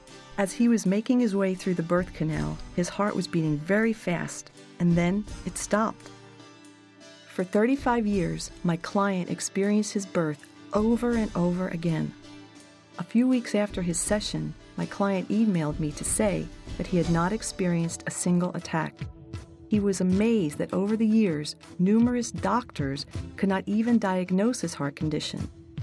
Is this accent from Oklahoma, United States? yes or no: no; Nevada, United States; from Nevada